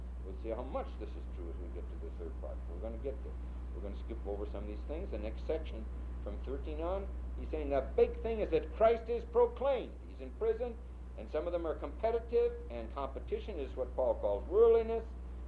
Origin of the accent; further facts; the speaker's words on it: Brooklyn, New York, United States; I'm not. I came from Brooklyn. We feel pain in Brooklyn, you know.